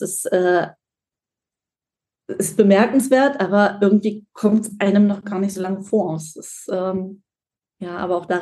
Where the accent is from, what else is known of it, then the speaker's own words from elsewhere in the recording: East Germany, Germany; wir kommen aus dem Osten